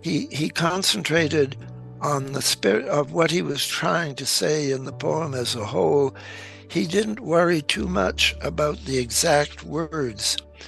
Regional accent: Poland; now in Berkeley, United States; But he just came to Berkeley 1 year before I did. I came from Poland and I knew Polish.

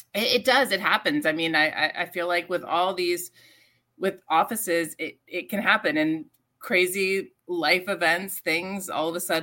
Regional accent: North Carolina, United States; now in New York, United States; Well, I am from North Carolina. I moved to New York. I moved here with a journalism degree

